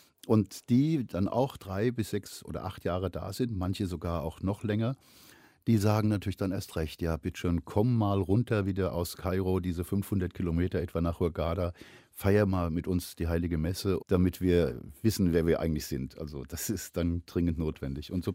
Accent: Dresden, Saxony, Germany; Ich bin aufgewachsen in Dresden, in der ehemaligen DDR. Also mein Vater war Architekt und hat dort einen Auftrag übernommen.

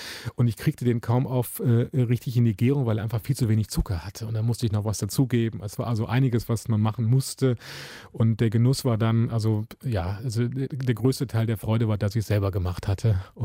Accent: Cologne, North Rhine-Westphalia, Germany; ich bin gebürtiger Kölner und lebe vor den Toren der Stadt in einem kleinen Ort.

